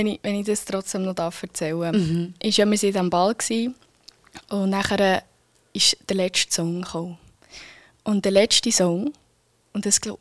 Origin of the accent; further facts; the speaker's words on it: Thun, Bern, Switzerland; also ich bin Bernerin Itza, aber ich komme von Thun